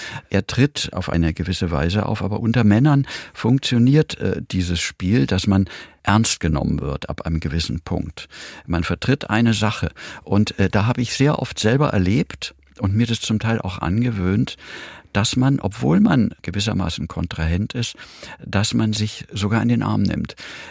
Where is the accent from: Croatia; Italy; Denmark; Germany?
Germany; also ich verstehe mich bis heute als Europäer, aber natürlich, trotzdem ist eben die angemessene Antwort, ich komme nun mal aus Deutschland.